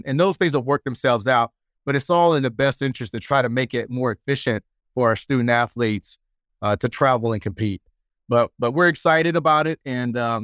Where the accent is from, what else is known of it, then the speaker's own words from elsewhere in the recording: Fayetteville, North Carolina, United States; now in Los Angeles, United States; And you know, I'm a kid from Fayetteville, North Carolina. I never thought I'd be in LA and at UCLA